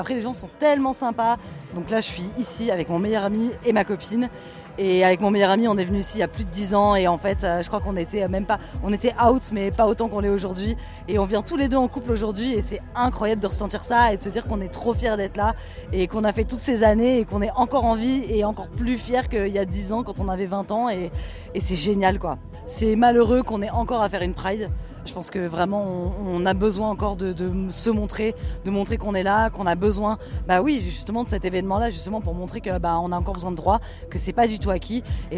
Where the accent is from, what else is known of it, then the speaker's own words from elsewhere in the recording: Brignoles, Provence-Alpes-Côte d'Azur, France; Alors moi, je suis du Sud, donc évidemment, je suis varoise, de Brignoles, plus précisément.